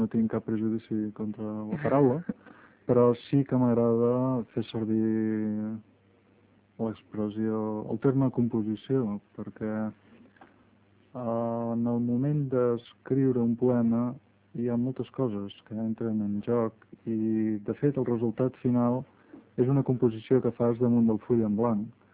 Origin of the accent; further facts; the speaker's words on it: Barcelona, Catalonia, Spain; jo soc barceloní, per tant, soc mediterrani occidental